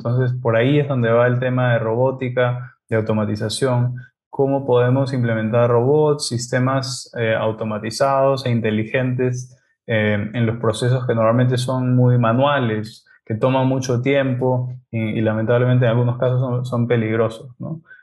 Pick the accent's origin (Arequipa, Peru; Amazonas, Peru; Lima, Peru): Lima, Peru; now in Finland; Yo soy de Lima, de Perú, pero como mencioné, soy basado en Finlandia.